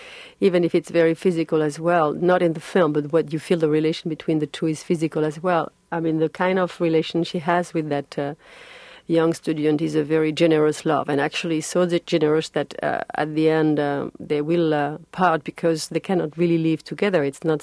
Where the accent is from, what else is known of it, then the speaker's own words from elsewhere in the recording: France; English is a second language; No, but I'm not American.